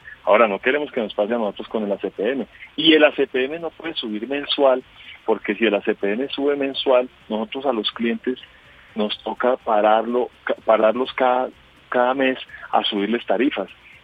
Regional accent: Colombia; de que somos muchísimos transportadores en el país y que se nos respete el derecho y se nos trate como colombianos.

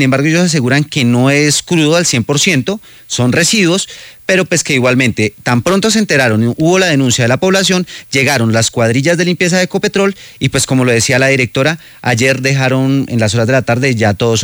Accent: Boyacá, Colombia; also born or lived in Bogotá; pues la verdad me crié en Boyacá, soy de Bogotá

